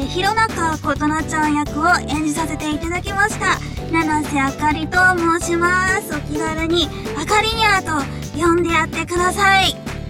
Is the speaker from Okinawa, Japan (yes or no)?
no; Tochigi, Japan; 栃木県出身なんですけども、